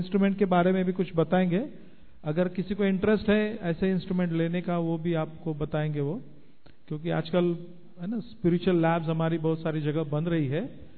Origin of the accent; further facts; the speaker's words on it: Pune, Maharashtra, India; मैं जिस शहर से आता हूँ, पूना शहर